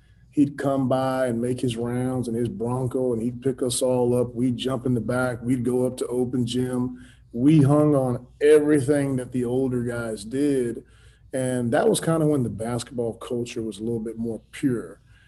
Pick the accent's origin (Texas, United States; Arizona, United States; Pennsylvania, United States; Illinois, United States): Texas, United States; San Antonio; And so, you know, when I grew up, I grew up in San Antonio, Texas.